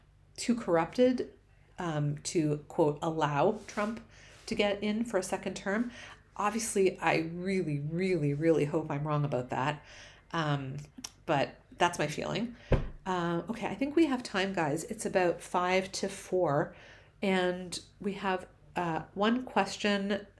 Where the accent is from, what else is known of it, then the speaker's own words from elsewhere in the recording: Toronto, Ontario, Canada; I'm just Canadian. I'm just an uppity Jewish mom from suburbs of Toronto.